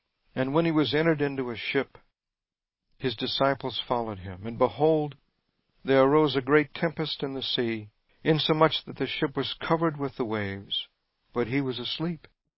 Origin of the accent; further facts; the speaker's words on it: Louisiana, United States; hey, I'm a Cajun from South Louisiana, I love a good crawfish boil.